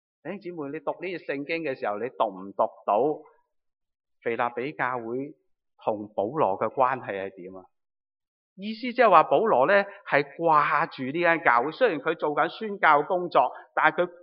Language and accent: Cantonese; Guangdong, China; accent: Cantonese; 如果用我们广东话俗啲嘅，你就会听得明。